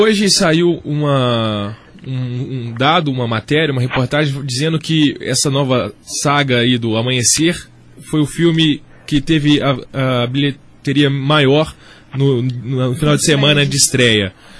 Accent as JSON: {"language": "Portuguese", "town": "Belo Horizonte", "region": "Minas Gerais", "country": "Brazil", "said": "é um orgulho, não só como brasileiro, mas como belo-horizontino"}